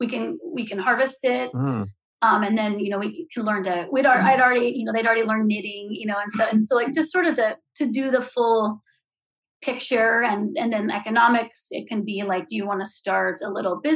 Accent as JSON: {"language": "English", "region": "California", "country": "United States", "tie": "born or raised there", "said": "growing up in California in apartments, I'd always have like a pot of tomatoes or something like that."}